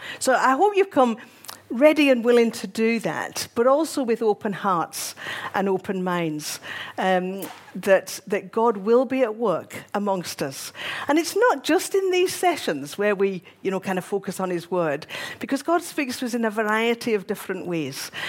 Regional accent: Glasgow, Scotland, United Kingdom; now in Glasgow, United Kingdom; I'll try not to use too many Glasgow words, because we do have quite a few words that are unique to Glasgow. I live in Glasgow and I work in Edinburgh.

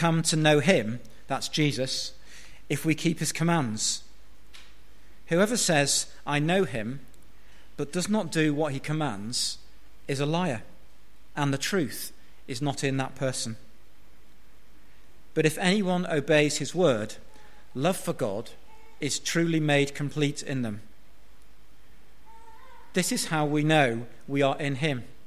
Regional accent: Manchester, North West England, United Kingdom; I grew up in the Manchester area, and in the school playground, it divided on football lines, like many towns, I guess, between reds and blues.

